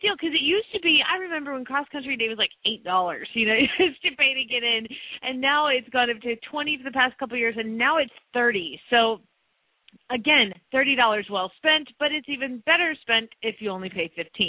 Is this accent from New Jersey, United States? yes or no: no; Phoenix, Arizona, United States; from Phoenix, Arizona